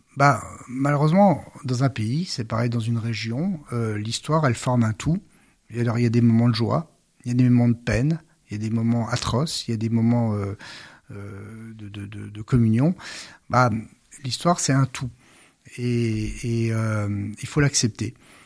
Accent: Grand Est, France; évidemment nous sommes français, on est fiers d'être français

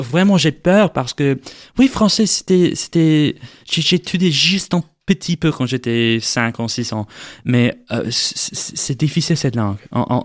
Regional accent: Missouri, United States; born there; French is a second language; oui, je suis américain, je suis né à Missouri, à les États-Unis.

